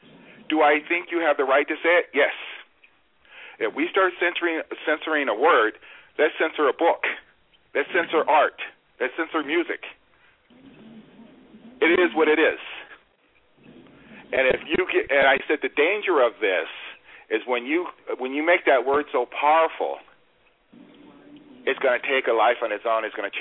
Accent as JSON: {"language": "English", "town": "Ventura", "region": "California", "country": "United States", "tie": "born or raised there", "said": "Now, the town he was killed in, I was raised in. I was raised in Ventura, California."}